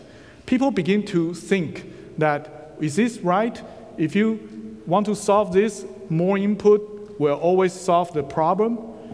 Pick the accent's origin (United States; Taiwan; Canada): Taiwan; first language Mandarin; English is a second language; And I came from Taiwan, so my original language was Mandarin. And then I need to learn to speak English.